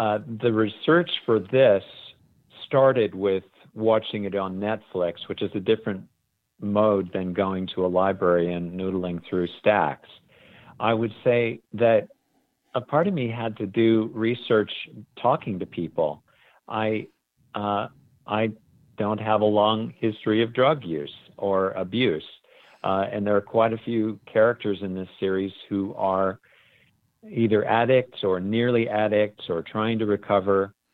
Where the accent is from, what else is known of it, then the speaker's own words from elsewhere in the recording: Portland, Oregon, United States; I'm also from the Pacific Northwest and grew up in Portland, Oregon